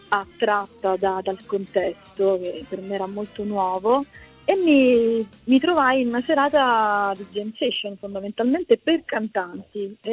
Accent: Ginosa Marina, Apulia, Italy; così è successo anche dalle parti mie, in provincia di Taranto, il mio paese, che appunto si chiama Ginosa Marina o Marina di Ginosa

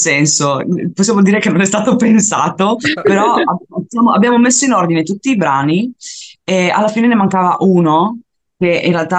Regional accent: Friuli-Venezia Giulia, Italy; siamo italiani, siamo friulani, viviamo in una terra meravigliosa che è il Friuli, che è una terra di confine

